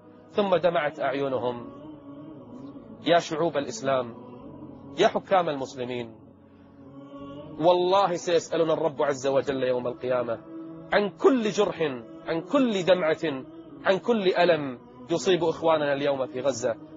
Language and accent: Arabic; Kuwait; كل الناس عندنا في الكويت